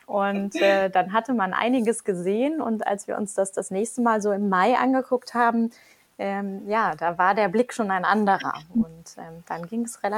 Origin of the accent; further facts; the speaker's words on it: North Rhine-Westphalia, Germany; now in Berlin, Germany; wir kommen eigentlich beide ursprünglich aus dem Rheinland, der Bauherr direkt aus Köln, ich aus der Umgebung, aber wir sind beide schon sehr, sehr lange in Berlin und mittlerweile würden wir uns dann, glaube ich, doch auch als Berliner bezeichnen.